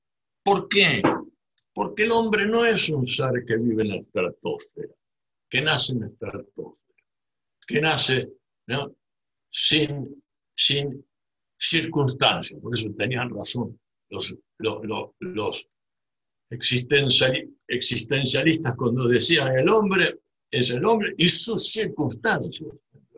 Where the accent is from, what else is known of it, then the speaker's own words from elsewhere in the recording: Buenos Aires, Argentina; No es que yo nací en Buenos Aires, yo soy porteño, con todo lo bueno y lo malo, pero soy porteño. No es que nací en la Argentina de casualidad, soy argentino.